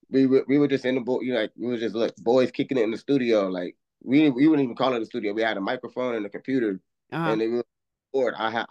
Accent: San Diego, California, United States; born there; I came from, I was born out here in San Diego, actually.

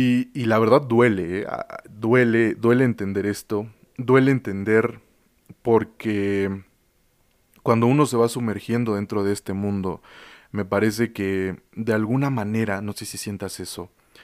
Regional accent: Mexico City, Mexico; Y no solamente de México, que es mi ciudad natal

